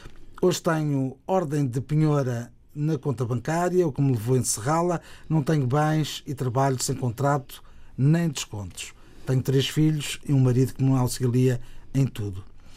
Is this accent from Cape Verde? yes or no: yes; Cape Verde; 29 anos, cabo-verdiano, nascido e criado em Cabo Verde, nunca saí de Cabo Verde.